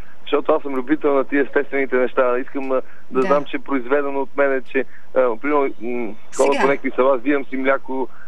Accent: Sofia, Sofia City, Bulgaria; born there; Роден съм в София, още и баба и тук, всички са София.

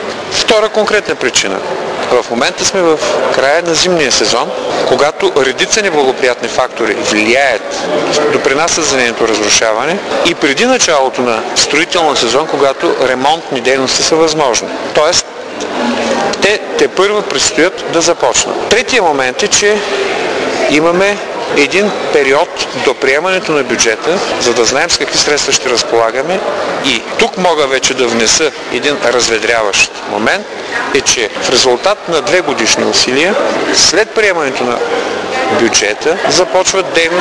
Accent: Varna, Varna Province, Bulgaria; Тук мога да добавя и личното си убеждение, че като варненец

